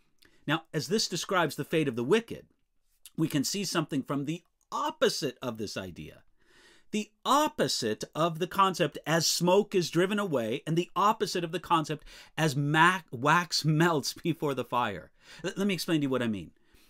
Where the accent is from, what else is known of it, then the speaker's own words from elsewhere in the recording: United States; but I'm an American. I'm going to relate it to American history.